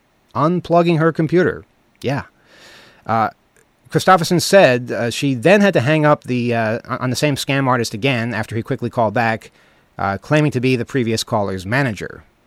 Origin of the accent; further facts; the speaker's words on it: Winnipeg, Manitoba, Canada; I'm from Winnipeg.